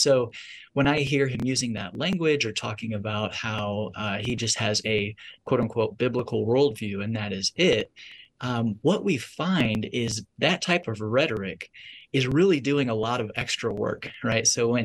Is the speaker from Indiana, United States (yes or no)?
yes; Indiana, United States; I grew up in Northern Indiana, a small town. You know, the last 80 years or so, it's hovered between 1500 and 2000 people. And, you know, my backyard was a cornfield.